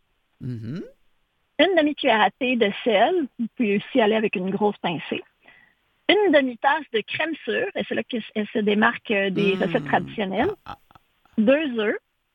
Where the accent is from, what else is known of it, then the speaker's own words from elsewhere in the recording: Quebec, Canada; Puis, parce qu'on vient de l'Abitibi, puis les bleuets de l'Abitibi